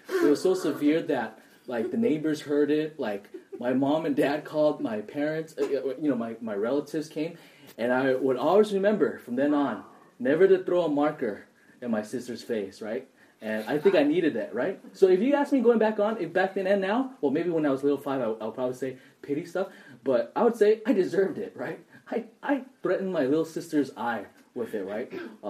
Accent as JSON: {"language": "English", "town": "El Monte", "region": "California", "country": "United States", "tie": "born or raised there", "said": "I remember growing up in El Monte"}